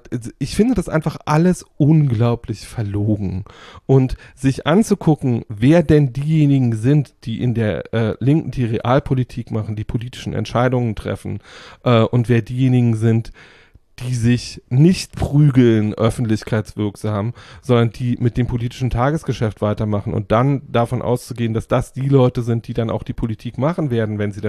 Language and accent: German; East Germany, Germany; Ich bin ja im Osten groß geworden